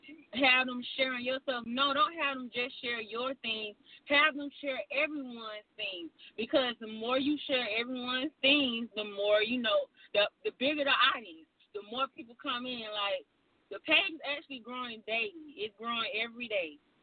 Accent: Georgia, United States; now in Texas, United States; I'm from Georgia, but I live in Texas now.

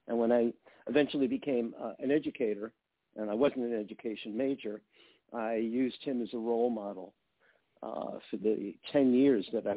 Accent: New York, United States; accent: New York; Yes, I'm from New York. Born and raised, went to school there, and spent a good portion of my life there.

